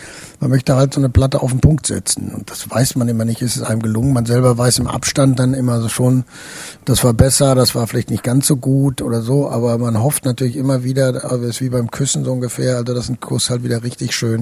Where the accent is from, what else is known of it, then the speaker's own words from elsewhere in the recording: North Rhine-Westphalia, Germany; ich bin natürlich ein Junge des Ruhrgebiets, ich komme aus dem Ruhrgebiet und bin mit in den 60er Jahren mit Menschen aus ganz Europa groß geworden, aus Italien, aus Spanien, Griechenland, Polen, aus der Türkei